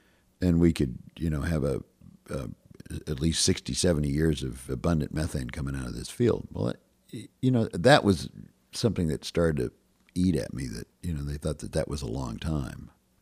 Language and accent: English; Wyoming, United States; I mean, I'm from Wyoming, you know. I was raised in a political family, which was a very conservative Republican family.